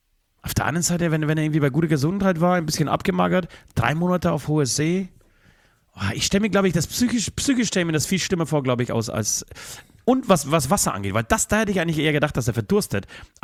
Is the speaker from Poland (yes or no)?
yes; Poland; born there; Ich nehme sie mit zu meinem Geburtsort, zu meinem Geburtshaus, in die Wohnung